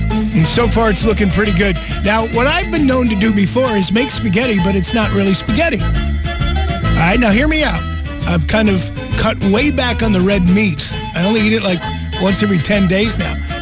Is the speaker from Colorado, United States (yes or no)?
no; Wilkes-Barre, Pennsylvania, United States; Or I grew up in Wilkes-Barre.